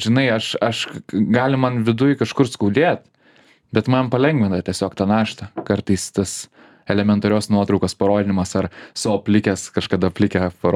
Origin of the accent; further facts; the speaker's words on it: Kaunas, Kaunas County, Lithuania; aš iš Kauno, tai man pas mane yra tas.